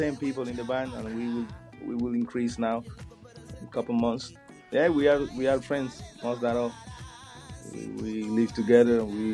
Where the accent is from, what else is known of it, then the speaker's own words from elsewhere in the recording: Pinar del Río, Cuba; So, but we say that in Pinar del Río, my hometown.